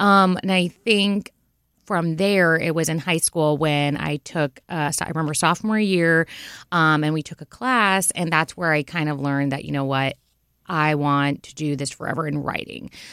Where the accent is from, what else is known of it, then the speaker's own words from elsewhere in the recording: Fort Lauderdale, Florida, United States; I'm from Florida. Born and raised in Fort Lauderdale, and I went to Florida State for my undergrad